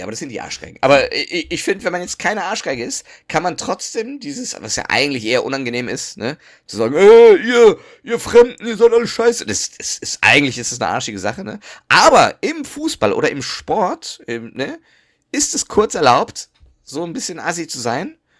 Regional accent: Düsseldorf, North Rhine-Westphalia, Germany; bin ich in Düsseldorf aufgewachsen.

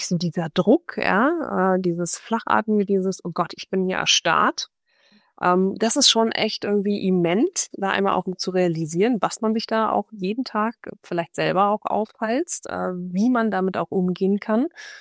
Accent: Rhineland, Germany; Ich bin Rheinländerin durch und durch.

